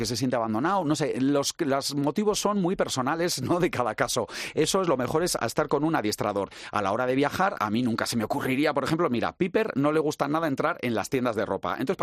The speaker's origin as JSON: {"language": "Spanish", "town": "San Sebastián", "region": "Basque Country", "country": "Spain", "said": "nosotros somos de San Sebastián"}